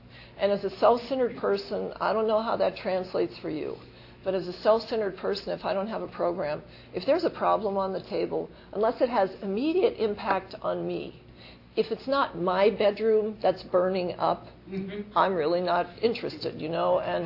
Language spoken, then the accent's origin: English; Montana, United States; And I grew up in Montana, and we have reservations there.